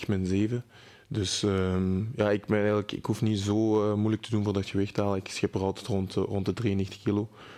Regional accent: Limburg, Netherlands; Het is een van de mooiste gala's hier in Limburg. Dus dat is altijd mooi meegenomen om als Limburger daar te boksen.

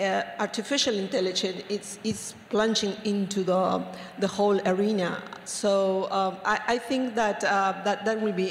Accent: Argentina; I'm from Argentina.

